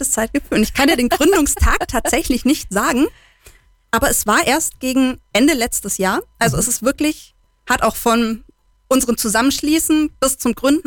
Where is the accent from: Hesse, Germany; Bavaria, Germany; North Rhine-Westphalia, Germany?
Bavaria, Germany; Kempten; Ich komme hier direkt aus Kempten.